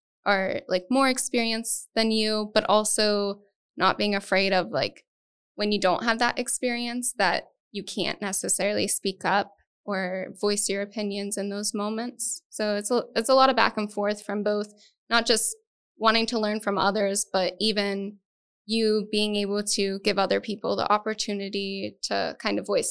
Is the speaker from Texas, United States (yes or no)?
no; Ohio, United States; I mean, I'm also from Appalachia, Eastern Ohio.